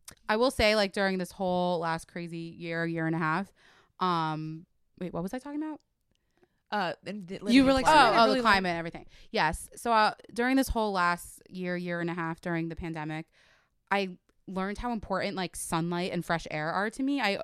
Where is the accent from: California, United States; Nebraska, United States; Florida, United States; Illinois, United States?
Florida, United States; like, I always, like, took those things for granted growing up in Florida, but now that I am back